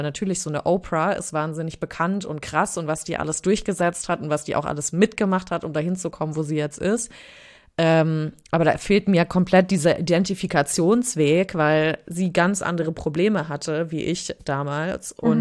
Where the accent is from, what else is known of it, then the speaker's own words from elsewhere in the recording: Frankfurt, Hesse, Germany; ich bin in Frankfurt im Taunus aufgewachsen